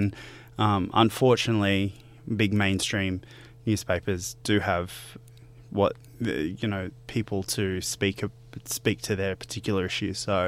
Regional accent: Bourke, New South Wales, Australia; I come from a place called Bourke, and I know growing up seeing how media had reported on my hometown

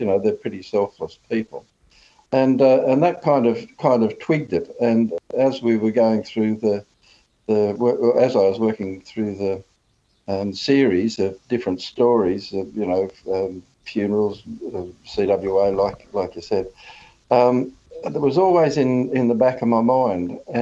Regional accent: Adelaide, South Australia, Australia; Well, I'm from Adelaide

